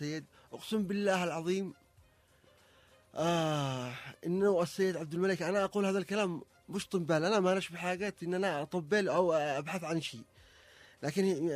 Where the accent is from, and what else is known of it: Yemen